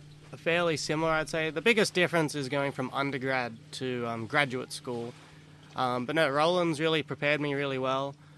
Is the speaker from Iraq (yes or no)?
no; Australia; now in United States; I've been living in the US. So I try to make that clear as soon as I talk to anybody and they know I'm Australian